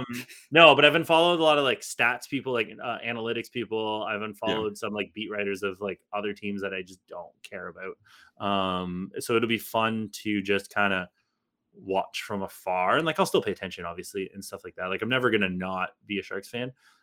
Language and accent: English; Canada; I am from Canada.